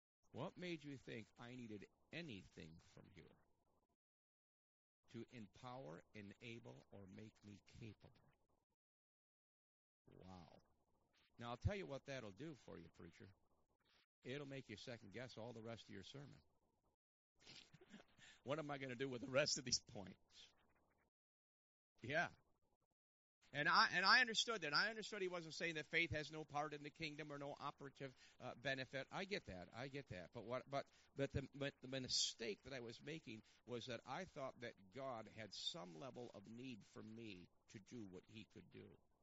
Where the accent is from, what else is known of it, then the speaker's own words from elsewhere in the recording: New York, United States; That's because I'm from New York, and that's my bad attitude.